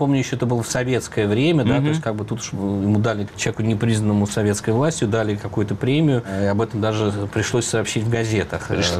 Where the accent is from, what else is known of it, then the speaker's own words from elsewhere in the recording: Moscow, Russia; Я родился в Москве, вырос в Москве.